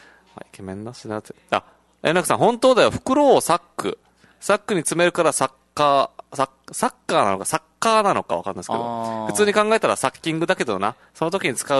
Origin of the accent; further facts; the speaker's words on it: Naha, Okinawa, Japan; 那覇です。